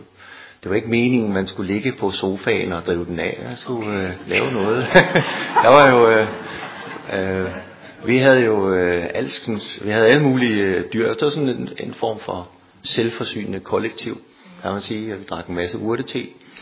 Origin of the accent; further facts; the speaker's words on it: Dragstrup, Capital Region of Denmark, Denmark; Vokset op i Nordsjælland, i en lille bygd, kan man troligt sige, der hedder Dragstrup, tæt ved Dronning Mølle, som eller Gille Leje.